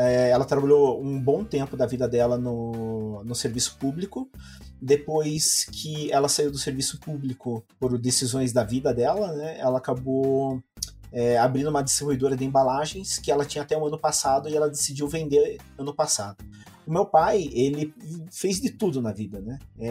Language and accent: Portuguese; Curitiba, Paraná, Brazil; eu sou curitibano, né? Nasci dia 25 de dezembro